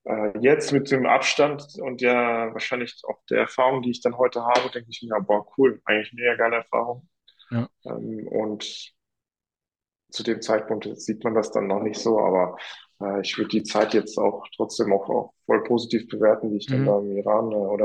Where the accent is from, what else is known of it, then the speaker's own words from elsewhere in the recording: Germany; Ich bin ja in Deutschland geboren und hier auch aufgewachsen.